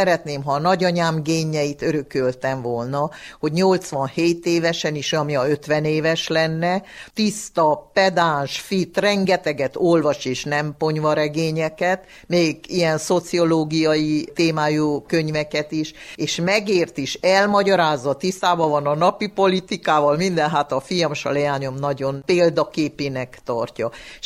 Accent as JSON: {"language": "Hungarian", "town": "Corund", "region": "Harghita", "country": "Romania", "tie": "born or raised there", "said": "Korondon Sárosvápába laktunk, amikor én 5-6 éves lehettem, 7 éves"}